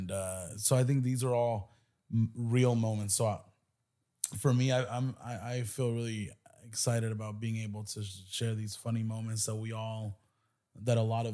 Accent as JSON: {"language": "English", "town": "Hanford", "region": "California", "country": "United States", "tie": "born or raised there", "lives_now": "Los Angeles, United States", "said": "the skits that I do are really just everything as I saw, as I always saw through my eyes in my life growing up"}